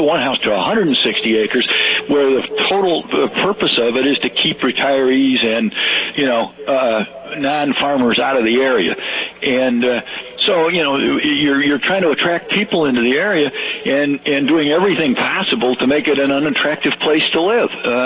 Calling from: St. Paul, Minnesota, United States; I'm calling from the St. Paul area.

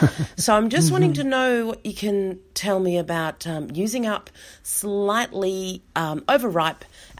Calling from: Sydney, New South Wales, Australia; I'm calling from Sydney, Australia.

